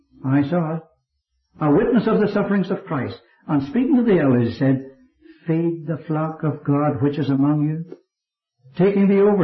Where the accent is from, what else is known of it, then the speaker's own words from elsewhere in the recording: Northern Ireland, United Kingdom; born there; I was born here in Northern Ireland.